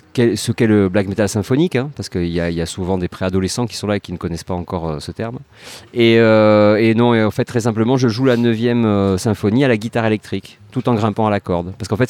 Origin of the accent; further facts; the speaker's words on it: Toulouse, Occitanie, France; Mon accent, je peux prendre l'accent, c'est quand j'ai envie de me rendre sympathique.